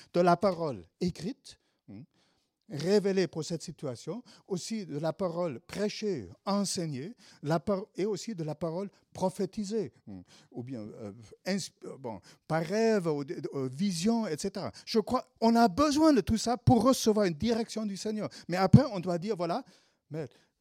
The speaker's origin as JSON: {"language": "French", "country": "Senegal", "said": "Et nous, en tant que Sénégalais, nous, on a juste, on a pu trouver, je pense, à l'époque, c'était 2500 euros."}